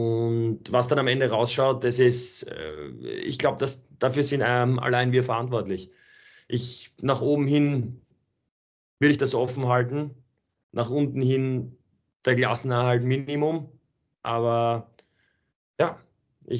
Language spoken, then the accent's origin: German; Graz, Styria, Austria; also born or lived in Salzburg; nach Graz, natürlich ist es auch einfach meine Heimat. Ich bin sehr froh darüber, dass ich jetzt nach doch 9 Jahren in Salzburg wieder nach Hause zu meiner Familie nach Graz kommen kann.